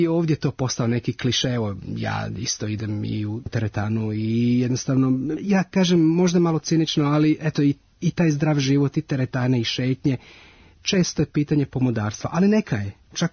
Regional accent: Zadar, Zadar County, Croatia; moved away; mi smo izbjegli, kažem, iz Zadra 91.

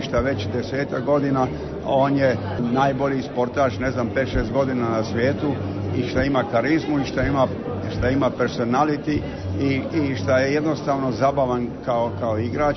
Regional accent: Opatija, Primorje-Gorski Kotar County, Croatia; s obzirom da dolazim iz Opatije

